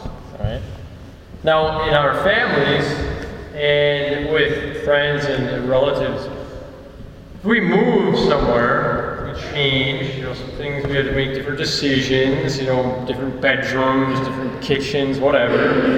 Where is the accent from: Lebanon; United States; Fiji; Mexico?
United States; McGregor, Minnesota; born there; So I was born in McGregor, Minnesota. We had a town in McGregor, kitty corner to the school. We then were able to live in a house on Big Sandy Lake.